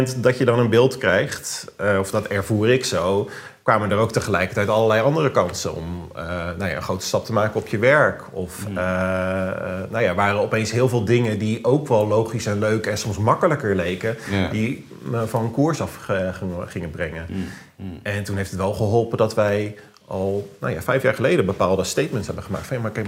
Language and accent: Dutch; Rotterdam, South Holland, Netherlands; born there; Als geboren Rotterdammer vind je dat natuurlijk ook wel mooi.